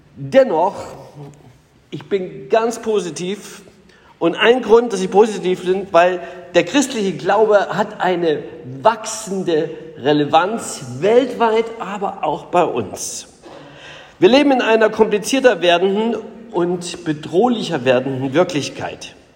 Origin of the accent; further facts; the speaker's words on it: East Germany, Germany; Als Ossi muss ich sagen, bin ja so vorgestellt worden, bin auch stolz drauf.